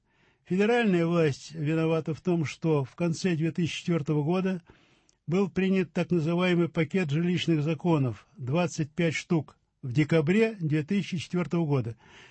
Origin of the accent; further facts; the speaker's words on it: Saint Petersburg, Russia; как коренной ленинградец, как человек, который пережил блокаду нашего города